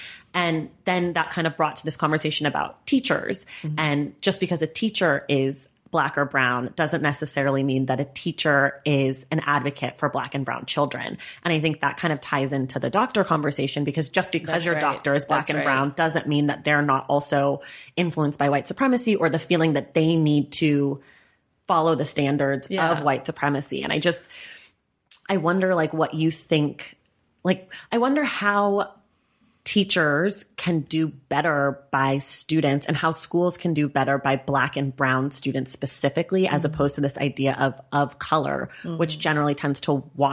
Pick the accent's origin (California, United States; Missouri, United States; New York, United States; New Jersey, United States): California, United States; Oakland; I'm from Oakland.